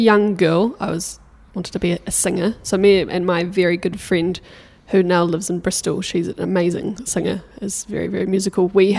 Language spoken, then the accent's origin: English; Takaka, Tasman, New Zealand; I went to primary school at Central Takaka. Uh-huh. So in Golden Bay. I grew up in Golden Bay.